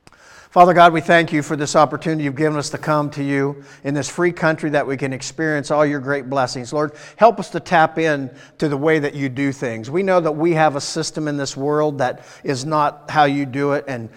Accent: United States; But even more so than that, though, being an American, you know, we're super blessed

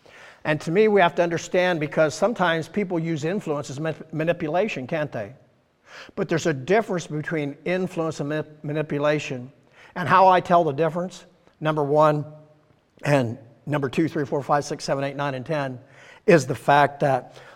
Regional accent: United States; I thank God I'm an American. Amen. You know, I believe I was born in the greatest country, you know, so far that's been created.

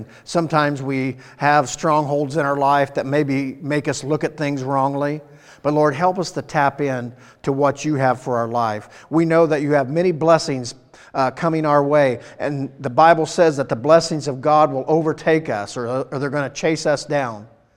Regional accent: United States; But even more so than that, though, being an American, you know, we're super blessed

